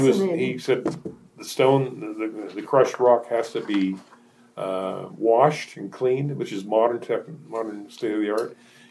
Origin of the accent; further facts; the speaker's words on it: San Mateo, California, United States; And I grew up down in San Mateo, California.